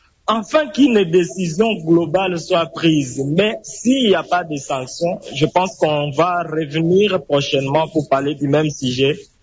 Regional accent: Ituri, DR Congo; je viens de l'Ituri.

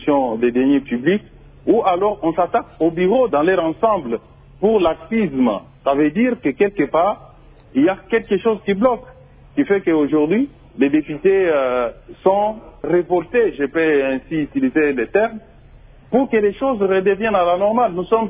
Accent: Kinshasa, DR Congo; Par rapport aux édits, chez nous à Kinshasa, nous avons plusieurs propositions d'édits des collègues

